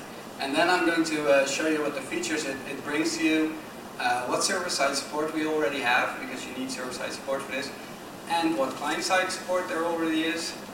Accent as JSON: {"language": "English", "country": "Netherlands", "second_language": "English", "said": "I'm Dutch."}